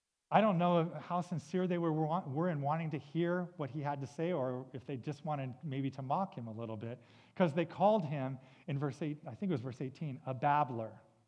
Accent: Los Angeles, California, United States; You know, I know, like Walt said, I live in Los Angeles, or I grew up in Los Angeles.

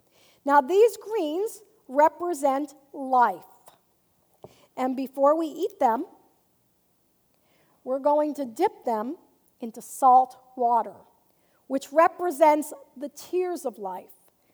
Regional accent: Hartford, Connecticut, United States; those of us from the Northeast, I'm from Hartford, Connecticut originally

